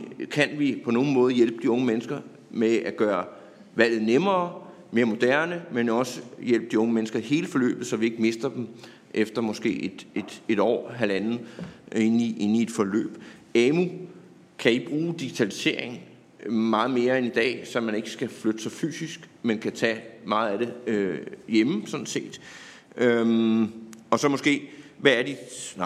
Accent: Capital Region of Denmark, Denmark; jeg kommer selv fra Nordsjælland

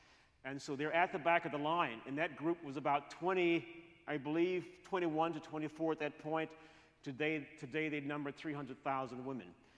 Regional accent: Marvell, Arkansas, United States; also born or lived in Memphis, United States; I was born in Memphis, now I'm in Arkansas. My twin brother and I begin first grade in Marvel.

